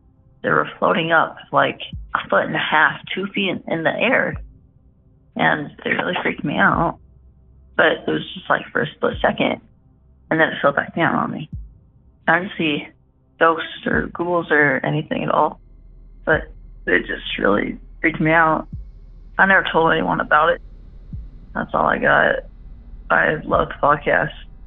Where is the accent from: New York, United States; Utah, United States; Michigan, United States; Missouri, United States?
Utah, United States; I'm from Utah.